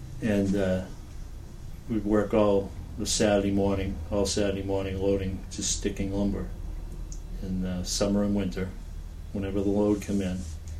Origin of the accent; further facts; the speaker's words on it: Boston, Massachusetts, United States; I was born in Boston, raised in Jamaica Plain until I was about 18, lived in a housing project in Jamaica Plain. And then my parents bought a house when I was 18, we moved to Dorchester.